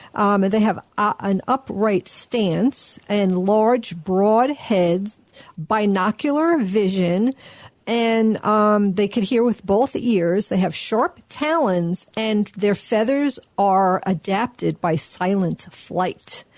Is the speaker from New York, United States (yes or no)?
yes; Long Island, New York, United States; Now, when I talk about Jones Beach, I grew up on Long Island.